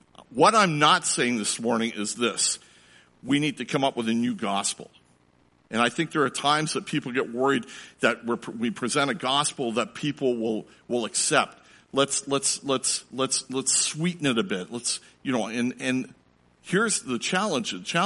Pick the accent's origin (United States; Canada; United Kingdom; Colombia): Canada; Toronto, Ontario; When I was growing up in Toronto, in our part, there were probably three languages that I remember.